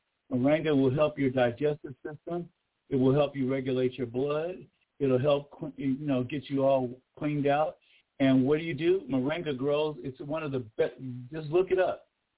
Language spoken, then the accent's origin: English; Los Angeles, California, United States; and to all of the people that I grew up with in the Baldwin Hills area, sending out much love to you right now.